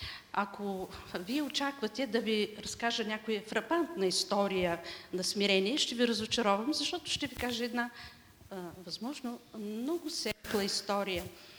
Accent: Burgas Province, Bulgaria; Значи аз съм от Бургаския край

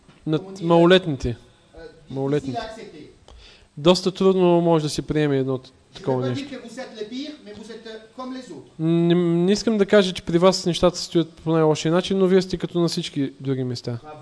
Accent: Rome, Lazio, Italy; Bulgarian is a second language; Аз съм италианец. Роден съм в Рим.

